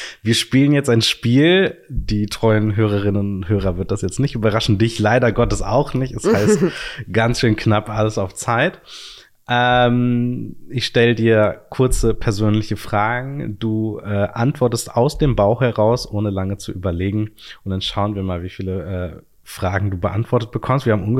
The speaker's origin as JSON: {"language": "German", "region": "West Germany", "country": "Germany", "said": "ich persönlich als Wessi"}